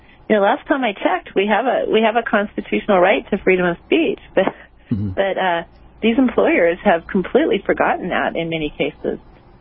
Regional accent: United States; born there; I was so lucky. I was born here in America to parents who had fled from communism.

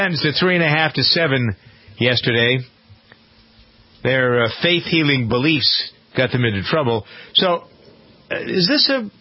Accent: Framingham, Massachusetts, United States; I've been very upset, frankly, with local government here in my hometown of Framingham.

